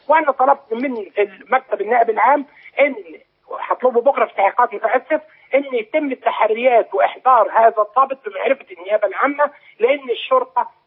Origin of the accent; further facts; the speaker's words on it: Egypt; أنا مواطن مصري